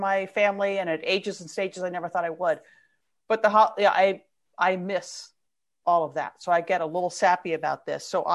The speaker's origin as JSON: {"language": "English", "region": "Pennsylvania", "country": "United States", "tie": "born or raised there", "said": "the Penguin Bookshop, which is in my hometown outside of Pittsburgh, Pennsylvania."}